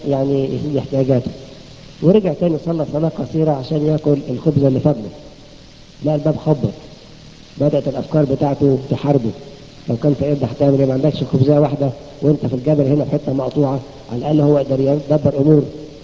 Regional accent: Egypt; انا فاكر عندنا في مصر زمان كان انسان غني جدا ما دفعش عشور.

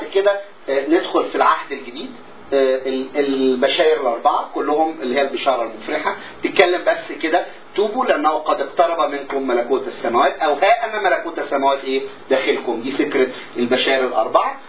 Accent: Egypt; moved away; انا جاي من مصر

